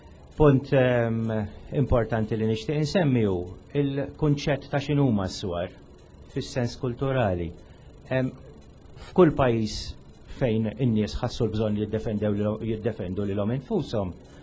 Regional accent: Valletta, South Eastern Region, Malta; Jiena ma nħobx nitkellem għalkemm jiena mill-Belt u trabbejt il-Belt u nħossni li jiena mill-Belt.

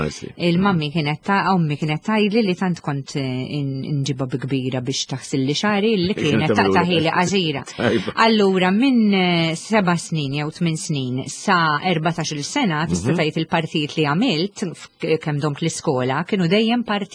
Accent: Ħamrun, Southern Harbour, Malta; kont immur l-iskola primarja tal-Ħamrun, għax jiena mill-Ħamrun.

